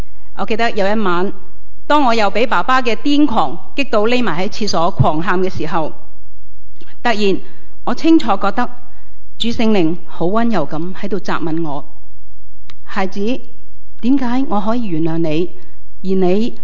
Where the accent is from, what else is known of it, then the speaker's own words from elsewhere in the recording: China; 我喺文革中期出生喺中国一个农村，一个黑五类嘅家庭